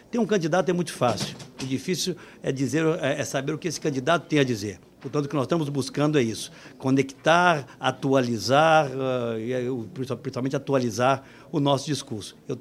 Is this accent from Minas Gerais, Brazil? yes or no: yes; Minas Gerais, Brazil; Eu sou de Minas, você sabe disso, né? Em Minas a gente não costuma colocar carroça antes dos bois.